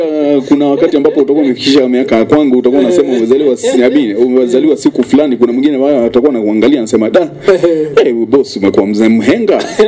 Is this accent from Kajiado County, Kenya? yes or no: yes; Ngong, Kajiado County, Kenya; Natoka maeneo ya Ngong Town. Mzaliwa na pia nimekulia hapa hapa Ngong. Darasa la kwanza nimeanza Ngong Township Primary School.